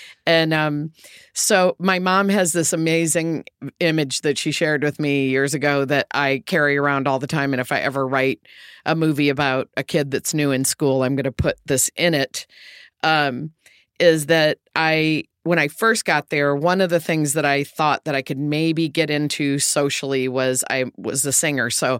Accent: Joliet, Illinois, United States; I grew up in Joliet, Illinois, where the prison was, Stateville Penitentiary, but my birth was not related to the prison.

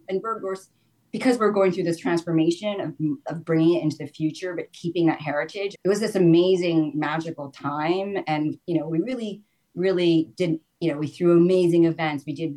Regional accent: New York, United States; living in LA for a year as a New Yorker or a city person that's very global, it was like I felt like I needed to eject myself and go back to reality. So yeah, it was the perfect time. So yeah, so then I moved back to New York

